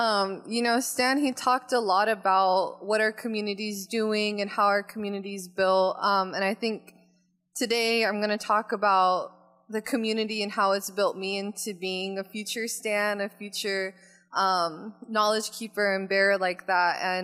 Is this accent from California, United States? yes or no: yes; Valley Center, California, United States; I grew up in Valley Center, so it's more northern, more inland, and we have about 8 reservations around Valley Center.